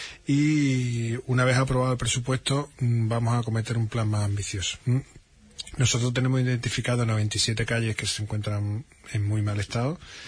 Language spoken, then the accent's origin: Spanish; Andalusia, Spain; Yo soy de La Chica, me crié allí.